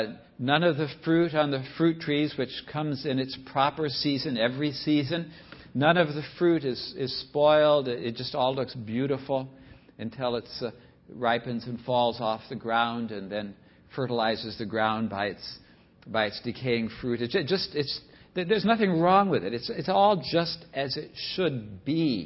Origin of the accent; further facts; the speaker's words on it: California, United States; I grew up in Southern California.